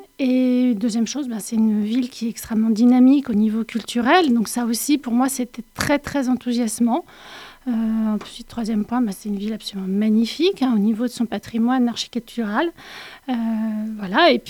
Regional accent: Lyon, Auvergne-Rhône-Alpes, France; also born or lived in Paris / Niort; En fait, je suis lyonnaise au départ, donc j'étais plutôt une habituée des grandes villes. J'ai passé 30 ans à Lyon, 6 ans à Paris, 18 ans à Niort.

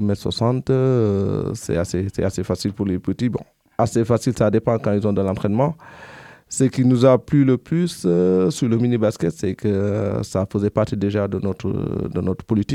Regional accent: Dakar, Senegal; Je suis sénégalais, j'ai grandi à Dakar.

